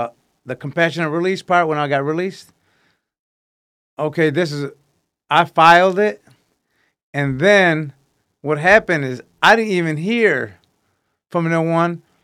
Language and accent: English; Michigan, United States; also born or lived in New York; me being from Michigan, all right, and I was born in New York, so I'm part of New York car, Michigan car, Muslim car